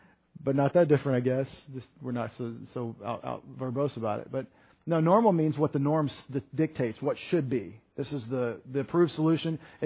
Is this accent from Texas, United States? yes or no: yes; Texas, United States; I'm from Texas, the original location of the original Six Flags.